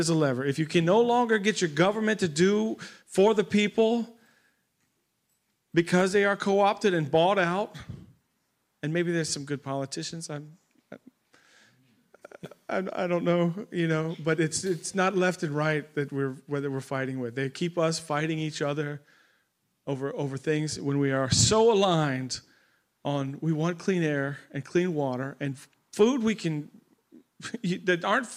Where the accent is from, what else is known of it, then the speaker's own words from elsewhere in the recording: Louisiana, United States; I'm from Southwest Louisiana with an organization called For a Better Bayou.